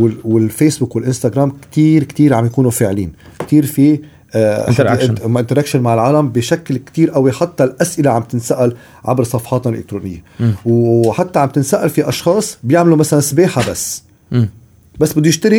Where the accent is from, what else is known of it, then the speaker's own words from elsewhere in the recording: Lebanon; نحن من لبنان